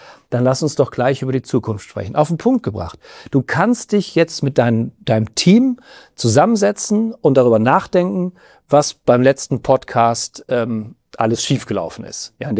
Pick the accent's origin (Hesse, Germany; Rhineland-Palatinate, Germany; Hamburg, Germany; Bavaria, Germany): Rhineland-Palatinate, Germany; Ich komme aus dem Westerwald, ich habe eine SCH-CH-Schwäche, an der ich aber hart gearbeitet habe.